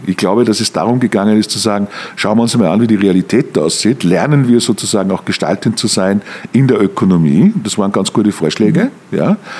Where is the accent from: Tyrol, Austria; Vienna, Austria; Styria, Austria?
Styria, Austria; Mürzzuschlag; Ich komme aus dem Mürztal, ich komme aus Mürzzuschlag. Das ist eine Stahlkochergegend gewesen immer.